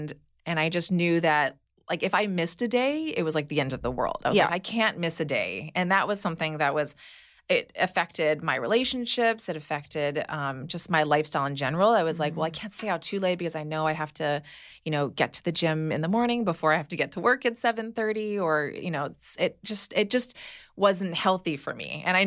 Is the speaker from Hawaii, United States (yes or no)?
yes; Hawaii, United States; and I grew up in Hawaii. So, you know, it was like swimming was part of my exercise, walking, you know, the beach and then dance.